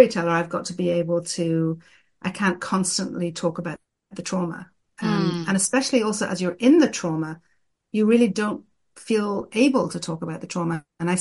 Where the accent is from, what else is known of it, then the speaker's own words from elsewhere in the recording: Ireland; now in Israel; Well, I'm originally from Ireland, and I grew up in Ireland, and I moved to Israel many years ago, and I've lived a big portion of my adult life in Israel.